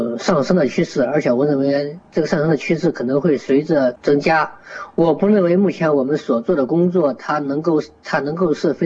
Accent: Anhui, China; 而我的家乡安徽省那边也是一个艾滋病非常严重的一个地方

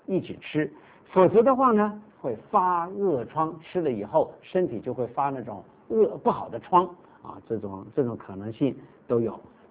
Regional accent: China; 我们中国人啊，有的时候很注重补这个身体的寒冷。

